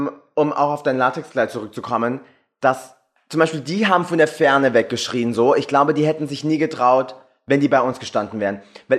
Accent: Germany; Ich meine, ich bin Deutscher.

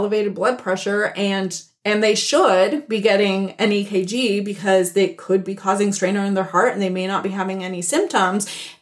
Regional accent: Portland, Oregon, United States; I mean, coming from Portland, Oregon, right?

